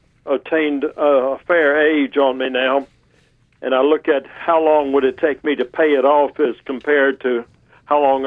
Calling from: Raleigh, North Carolina, United States; I'm calling from North Raleigh.

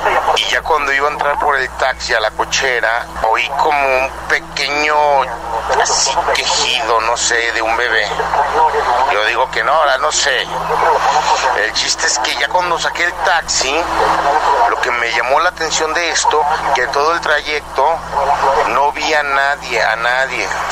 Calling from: Aguascalientes, Mexico; de Aguascalientes, gracias.

